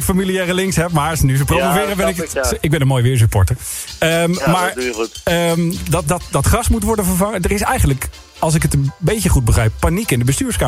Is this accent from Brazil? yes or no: no; Santpoort, North Holland, Netherlands; Ik ben ook opgegroeid in Zandpoort. Ik had precies hetzelfde.